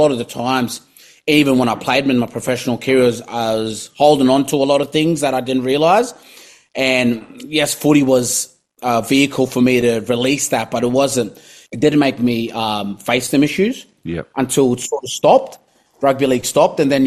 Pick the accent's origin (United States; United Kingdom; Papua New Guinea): Papua New Guinea; born or raised there; English is a second language; now in Cairns, Australia